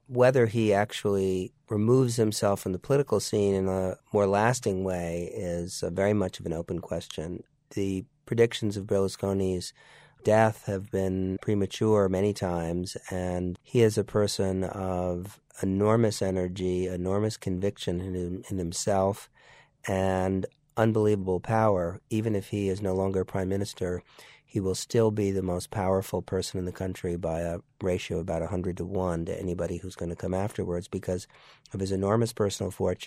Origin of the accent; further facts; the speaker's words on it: United States; I remember as an American observer to this scene